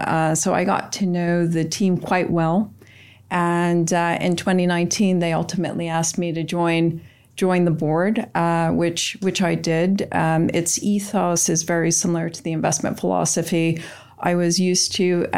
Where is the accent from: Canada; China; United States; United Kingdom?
Canada; Ontario; I grew up in Ontario and went to university there.